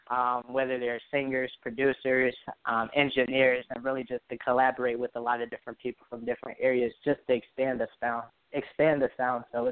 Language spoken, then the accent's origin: English; Southfield, Michigan, United States; And I don't know if you know, but I'm originally from Detroit, right outside the city. I'm from Southfield, Lathrop Village area. So shout out to Detroit.